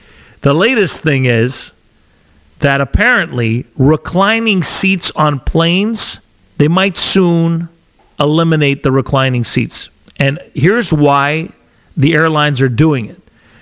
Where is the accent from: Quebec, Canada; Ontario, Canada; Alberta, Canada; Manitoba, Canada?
Quebec, Canada; Montreal; And, you know, I'm from Montreal too, and you're not going to pull a quick one over me. It's like, I'm like one of you, and we're good, okay?